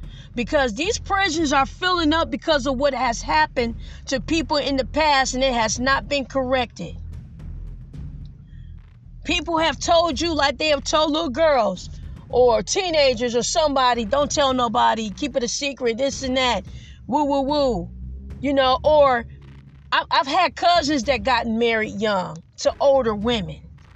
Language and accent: English; Detroit, Michigan, United States; You know, so when I was growing up in Detroit, we did say age ain't nothing but a number.